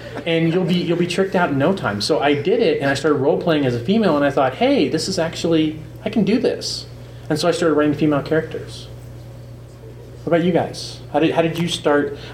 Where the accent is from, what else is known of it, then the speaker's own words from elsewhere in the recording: California, United States; I grew up in California. It was very diverse. I was the minority, okay?